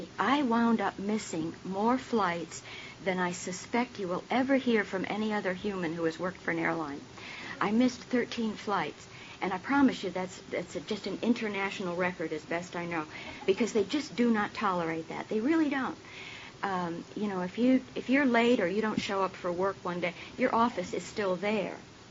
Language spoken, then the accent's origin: English; Rhode Island, United States; So I grew up in Rhode Island, and I don't remember having any real problem with alcohol until probably my junior year in college, and that was still in Rhode Island.